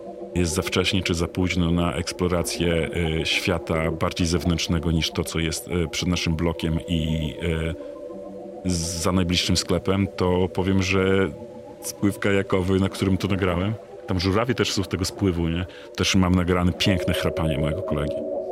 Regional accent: Białystok, Podlaskie Voivodeship, Poland; tak naprawdę jestem białostoczaninem, podlasianinem

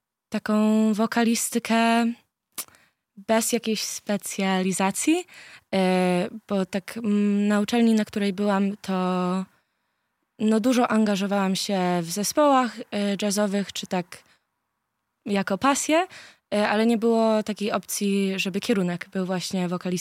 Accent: Chicago, Illinois, United States; Często jak ktoś się pyta, skąd jestem ze Stanów i mówię Chicago

